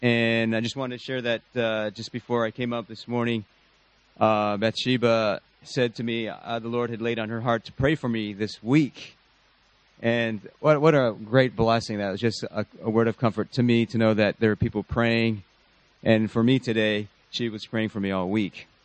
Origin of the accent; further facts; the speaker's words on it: Chicago, Illinois, United States; moved away as an adult; now in Guangzhou, China; I'm from Chicago.